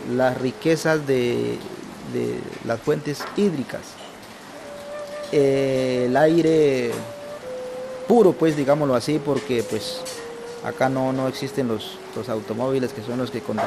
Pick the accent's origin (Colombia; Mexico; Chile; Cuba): Colombia; Corinto, Cauca; Yo vengo de Corinto, soy nacido en Corinto, Cauca. Cuando ya fui joven, me fui unos 4 años a vivir por allá otra vez